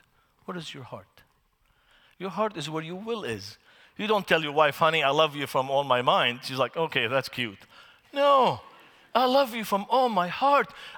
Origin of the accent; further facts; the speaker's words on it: Beirut, Beirut Governorate, Lebanon; We had PLO fighters come to the church I grew up in Beirut.